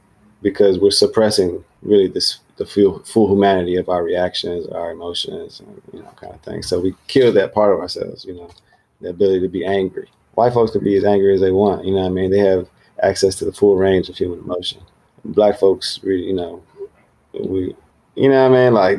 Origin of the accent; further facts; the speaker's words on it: United States; I think that like growing up in the States, let me know if it's the same for y'all